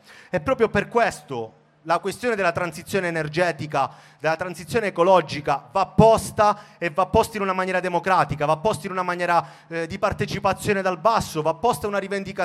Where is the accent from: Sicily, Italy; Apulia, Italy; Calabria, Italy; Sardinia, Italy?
Calabria, Italy; Corigliano Calabro; io sono di Corigliano Calabro, oggi Corigliano Rossano, la mia zona è stata una di quelle più colpite dal ciclone Ulrike, con l'esondazione del Crati.